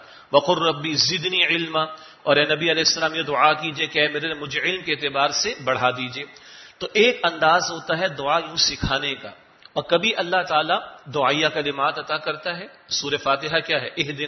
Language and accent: Urdu; Karachi, Sindh, Pakistan; میں کراچی سے تعلق رکھتا ہوں،